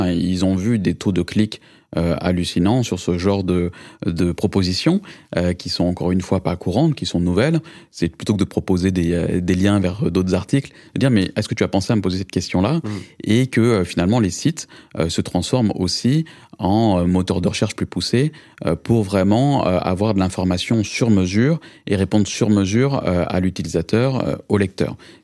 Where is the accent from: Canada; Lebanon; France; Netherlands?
France; moved away as an adult; now in San Francisco, United States; quand je suis parti de France pour rejoindre San Francisco